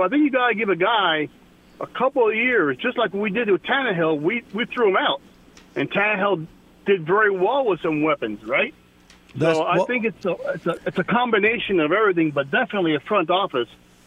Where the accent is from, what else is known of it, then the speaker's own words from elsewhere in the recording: Miami, Florida, United States; I'm from Miami. We have Tua.